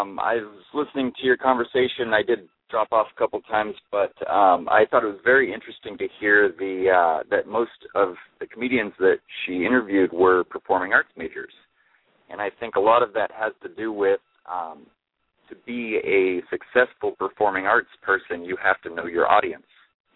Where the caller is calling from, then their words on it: Rohnert Park, California, United States; I'm calling from Runner Park in California.